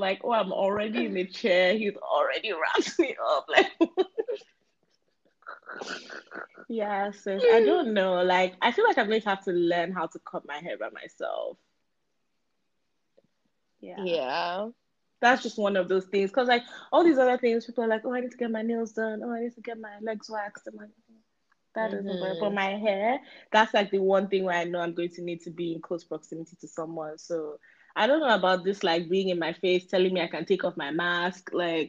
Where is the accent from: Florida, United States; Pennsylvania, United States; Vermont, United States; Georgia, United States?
Florida, United States; Miami; now in California, United States; I was away from California for like 2 months. I was back home in Miami.